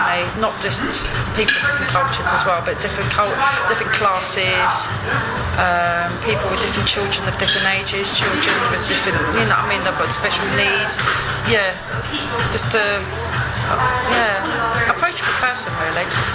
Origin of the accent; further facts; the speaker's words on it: London, United Kingdom; I always see London as totally different from Great Britain. As a Londoner, I like, all my friends are all from different cultures